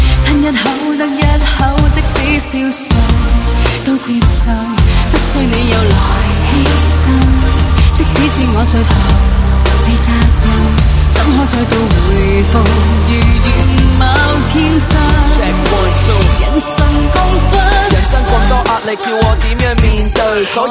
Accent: United States; 咁好多时候我哋美国人叫做即系嗰啲叫做sofa 嘅薯仔

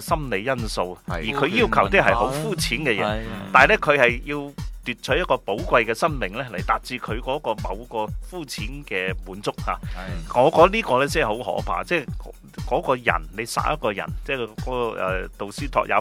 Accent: China; 即係我哋中國人成日都話，即係埋沒良心啊

